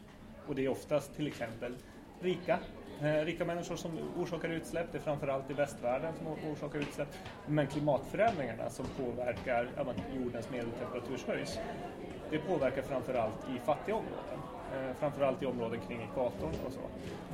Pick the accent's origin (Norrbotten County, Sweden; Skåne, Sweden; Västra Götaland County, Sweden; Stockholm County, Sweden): Norrbotten County, Sweden; Boden; jag är 32 år gammal, ursprungligen från Boden uppe i norra Sverige